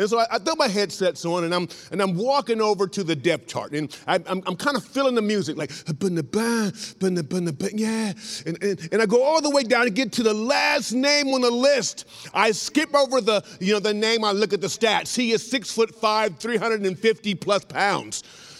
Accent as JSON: {"language": "English", "town": "Columbus", "region": "Ohio", "country": "United States", "said": "Being that I'm from Columbus, Ohio, and Cincinnati is about 150 miles, 140 miles away."}